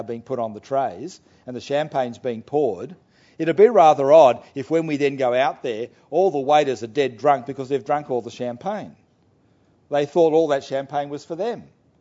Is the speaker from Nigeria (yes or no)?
no; Australia; accent: Australian; My Australian accent was getting in the way of him understanding what I was saying.